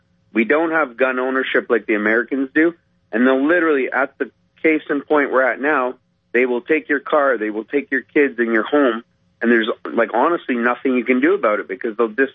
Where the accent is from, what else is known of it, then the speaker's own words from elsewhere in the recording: Montreal, Quebec, Canada; now in Ottawa, Canada; my hometown of Ottawa. Well, I'm actually from Montreal, but my work town of Ottawa